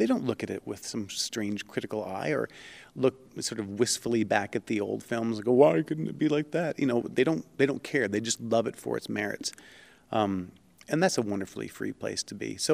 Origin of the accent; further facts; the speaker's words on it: Canada; now in United States; I'm not sure if it was the same in the States, but I grew up in Canada